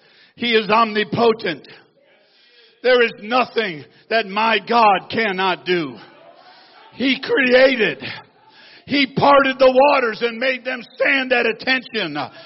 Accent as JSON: {"language": "English", "town": "Buffalo", "region": "New York", "country": "United States", "tie": "born or raised there", "said": "He's back in my hometown, Buffalo."}